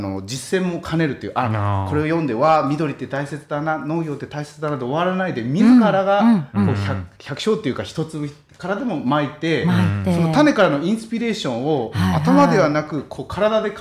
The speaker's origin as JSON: {"language": "Japanese", "region": "Tokyo", "country": "Japan", "tie": "born or raised there", "said": "これで高校生まれ東京での谷中とかあの辺の育ちですね"}